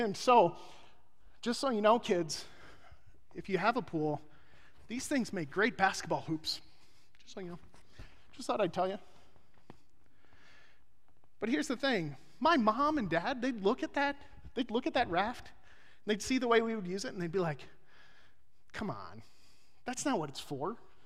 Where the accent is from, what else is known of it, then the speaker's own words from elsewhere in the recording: Phoenix, Arizona, United States; Well, I grew up in Phoenix, so everybody had a pool, okay?